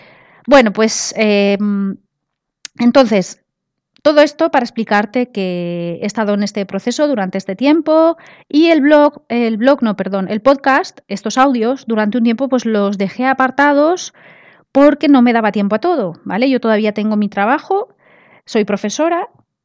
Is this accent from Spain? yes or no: yes; Spain; moved away as an adult; also born or lived in England; estuve viviendo en Inglaterra. Yo soy de España y me trasladé a Inglaterra durante unos 4 años